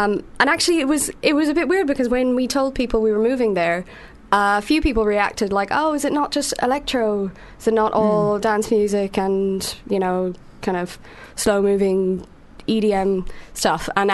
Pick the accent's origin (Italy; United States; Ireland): Ireland; But I have a weird relationship with … as an Irish person, because it's kind of one of those things that people throw at you.